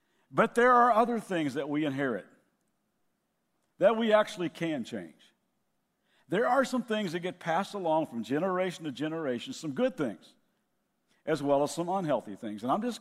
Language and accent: English; Lexington, Kentucky, United States; And my hometown, Lexington, Kentucky, is going crazy today because we beat Florida for the first time in 35 years.